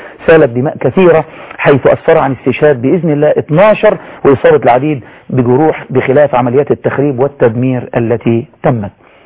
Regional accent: Egypt

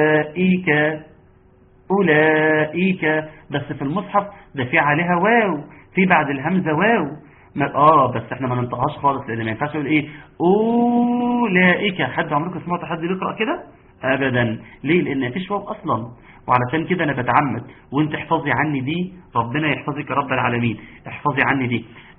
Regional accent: Egypt; لان احنا اهل مصر

